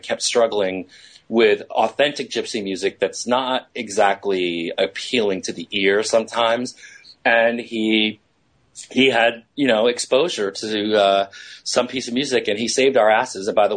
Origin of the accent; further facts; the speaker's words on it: New York City, New York, United States; I'm from New York City originally.